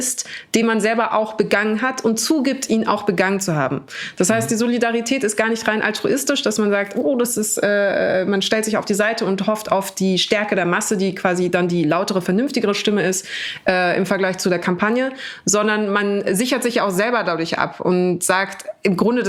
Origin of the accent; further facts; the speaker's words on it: Munich, Bavaria, Germany; also ich bin am Hauptbahnhof groß geworden, so was in München aber nichts bedeutet, um ehrlich zu sein. Aber also, okay, Stadt, aber nicht so schönes Viertel